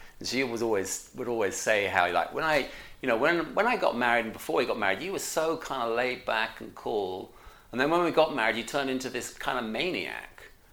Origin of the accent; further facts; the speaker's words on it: United Kingdom; I guess I'm British